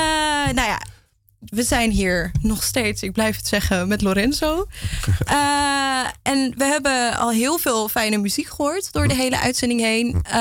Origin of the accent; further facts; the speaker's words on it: Friesland, Netherlands; Nee, ik kom uit Friesland.